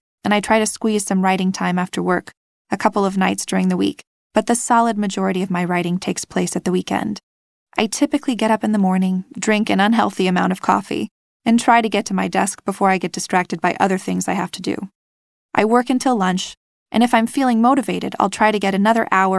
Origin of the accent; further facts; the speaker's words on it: Michigan, United States; now in Washington, D.C., United States; I grew up in Michigan and received my BA in creative writing from the University of Michigan.